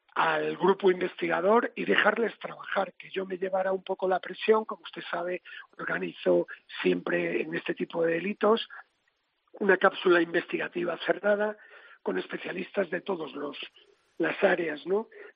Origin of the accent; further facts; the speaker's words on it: A Coruña, Galicia, Spain; Usted sabe que yo soy de La Coruña